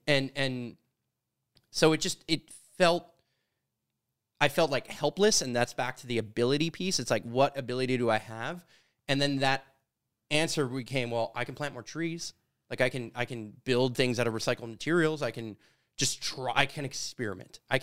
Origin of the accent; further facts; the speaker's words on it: Canada; And I was like, oh, but I'm Canadian.